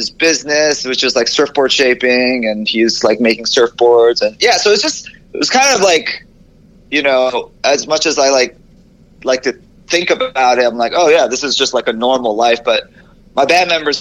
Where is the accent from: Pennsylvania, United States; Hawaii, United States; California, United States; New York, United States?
Hawaii, United States; growing up in Hawaii is just such a different place than, like, America.